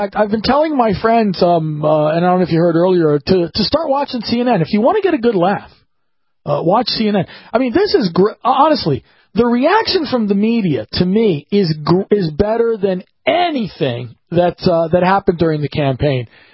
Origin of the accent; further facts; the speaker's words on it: Washington, District of Columbia, United States; Because they littered all over the National Mall, my hometown.